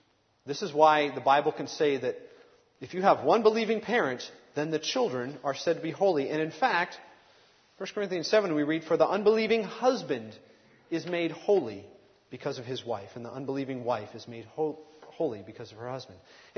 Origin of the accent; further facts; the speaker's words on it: New England, United States; I'm from New England. We have statues all over the place, no problem.